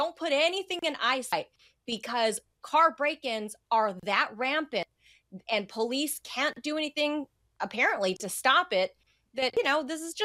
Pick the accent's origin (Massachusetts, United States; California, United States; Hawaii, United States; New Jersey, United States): California, United States; Well, Rick, first, let me start off by saying I'm from Southern California